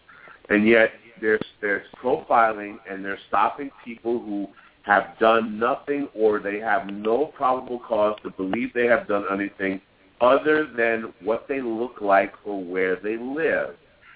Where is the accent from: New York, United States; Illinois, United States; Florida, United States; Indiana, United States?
New York, United States; New York City; Now, I'm from New York City.